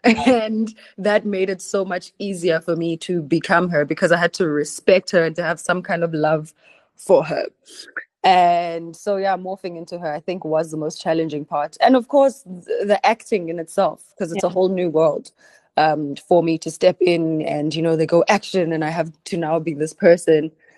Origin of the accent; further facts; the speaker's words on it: South Africa; as a South African